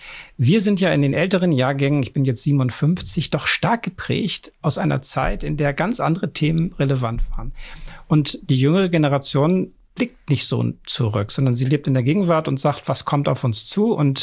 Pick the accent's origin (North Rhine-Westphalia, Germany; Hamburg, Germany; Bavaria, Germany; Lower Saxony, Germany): Hamburg, Germany; also born or lived in Bremen; Ich bin zwar in Bremen geboren, aber ja nach einigen Jahren dann weggezogen. Ich fühle mich durch und durch als Hamburger.